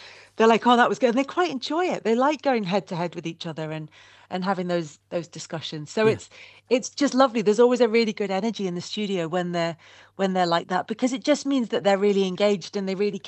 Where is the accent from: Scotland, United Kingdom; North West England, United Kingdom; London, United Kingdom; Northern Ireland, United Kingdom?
North West England, United Kingdom; Southport; I feel like I'm Scottish, but also a bit Scouse from that air. But then I'm Southport, so I can't be properly Scouse.